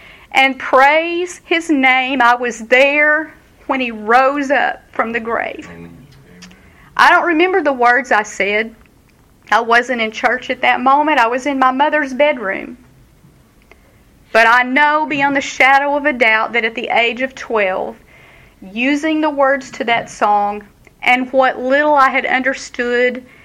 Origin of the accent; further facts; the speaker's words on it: Texas, United States; Again, I grew up in Texas.